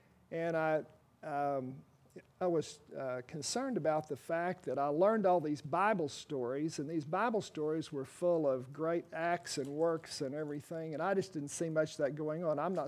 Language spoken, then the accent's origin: English; Oklahoma, United States; I'm a child of the church. I grew up in Oklahoma, and a big part of my life growing up was church life.